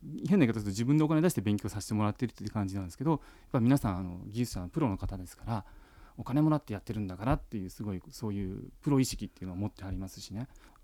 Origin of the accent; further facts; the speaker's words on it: Tokushima, Japan; 地元の徳島大学